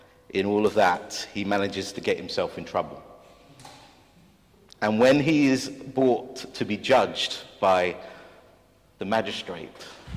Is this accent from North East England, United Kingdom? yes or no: no; Lewisham, London, United Kingdom; As a Londoner, as a South East Londoner, as a boy born in Lewisham, as a boy born in Deptford, no doubt, who eats pie and mash, two pie, two liquor